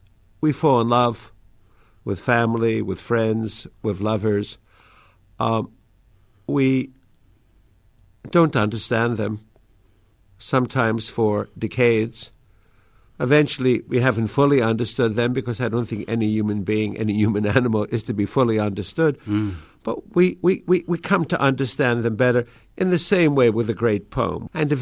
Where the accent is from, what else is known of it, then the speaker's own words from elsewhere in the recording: New York, United States; first language Yiddish; English is a second language; I grew up in the Bronx speaking Yiddish, and because Mama and Papa only spoke Yiddish, and that was the language at home. And I taught myself to read English.